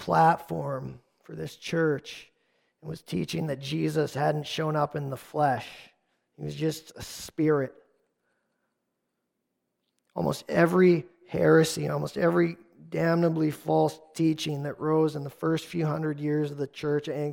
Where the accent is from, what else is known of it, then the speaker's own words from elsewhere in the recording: Canada; Probably because we're Canadian and we're generally apologetic